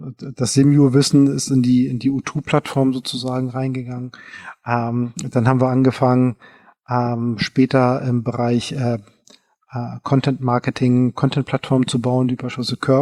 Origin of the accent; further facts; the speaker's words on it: Hamburg, Germany; als Hamburger für Hamburger